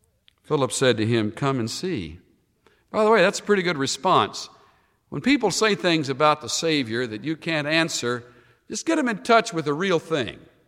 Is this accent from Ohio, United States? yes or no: no; El Campo, Texas, United States; Maybe you come from a town like Nazareth. I came from El Campo, Texas.